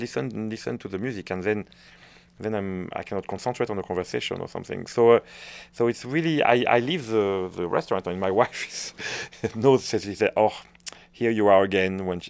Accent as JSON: {"language": "English", "region": "Hauts-de-France", "country": "France", "also_born_or_lived": "Paris", "accent": "French", "second_language": "English", "said": "You see, you're lost in my French accent. And I was certainly meant to have this life in a small town in north of France. And then suddenly, thanks to music, I have access to the capital city, first Paris, where I move very early on when I'm 18."}